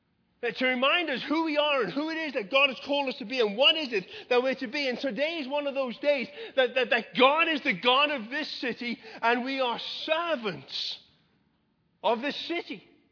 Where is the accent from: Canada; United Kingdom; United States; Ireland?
United Kingdom; England; because I'm English and we don't do that sort of thing.